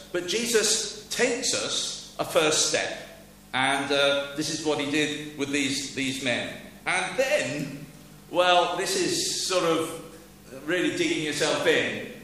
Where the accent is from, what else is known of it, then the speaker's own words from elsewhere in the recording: South West England, United Kingdom; I was born and brought up in Cornwall, and it's amazing to meet people 40 years on, you know.